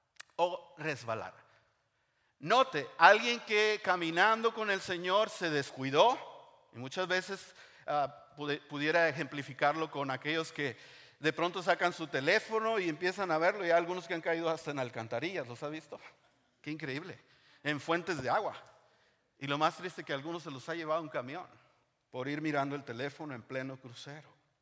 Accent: Monterrey, Nuevo León, Mexico; Porque yo soy de Monterrey. Las arracheras, la carne asada, eso era mi vida.

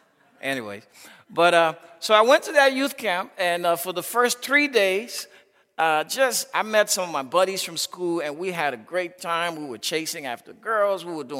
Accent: Liberia; if we had gangs back in those days, growing up in Liberia, I probably would have been a gang leader.

